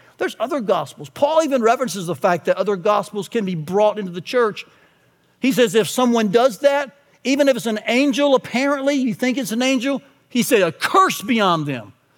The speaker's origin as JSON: {"language": "English", "region": "Tennessee", "country": "United States", "lives_now": "Alabama, United States", "said": "I live in Alabama. I'm from Tennessee. I'm in the Bible Belt. I live in the buckle of the Bible Belt."}